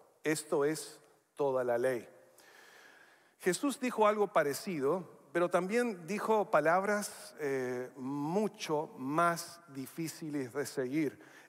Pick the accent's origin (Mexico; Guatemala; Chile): Chile; Tengo raíces varias. Nacido en Chile, criado en Chile, de padre norteamericano, de madre canadiense. Mis hijos han nacido en Estados Unidos, Uruguay y Chile. Así que tengo varios pasaportes